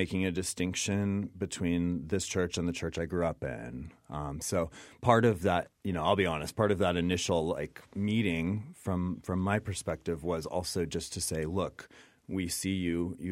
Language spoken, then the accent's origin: English; Midwest, United States; Well, I mean, I was raised in the Midwest. My father was a pastor in a very conservative evangelical home.